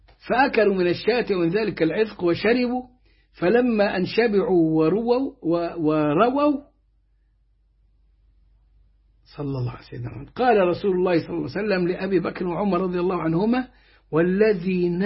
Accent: Egypt; عندنا حاجة زي النكتة أو الفكاهة بنقول احنا كمصريين

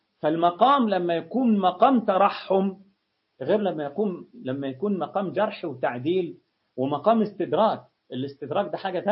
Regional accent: Egypt; اللي بدرهم إيده خضرة زي ما بيقول عندنا في مصر

